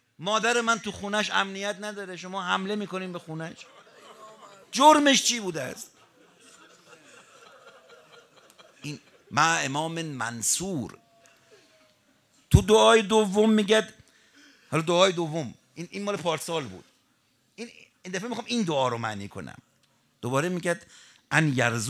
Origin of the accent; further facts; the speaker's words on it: Tehran, Tehran Province, Iran; born there; ما الان باید چقدر شکر کنیم تو تهران متولد شدیم